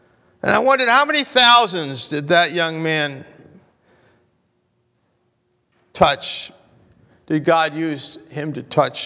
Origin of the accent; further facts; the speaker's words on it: Scotland, United Kingdom; I am Scottish.